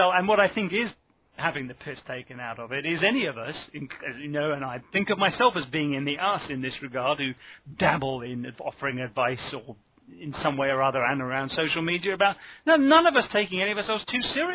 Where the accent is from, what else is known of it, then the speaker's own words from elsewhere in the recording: United Kingdom; maybe I'm partly influenced, Tom, by being British